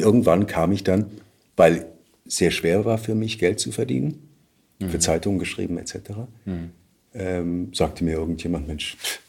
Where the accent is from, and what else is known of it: Baden-Württemberg, Germany; born or raised there; moved away as an adult; also born or lived in Heidelberg / Saarbrücken